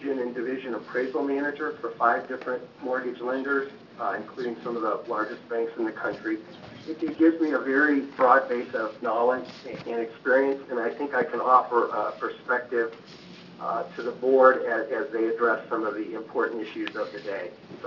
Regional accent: Beaverton, Oregon, United States; I'm from Beaverton.

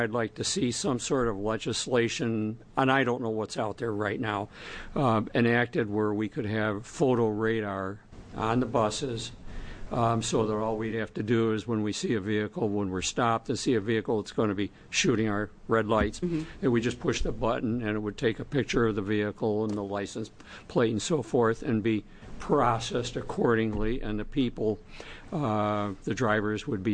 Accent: Mount Angel, Oregon, United States; from Mount Angel.

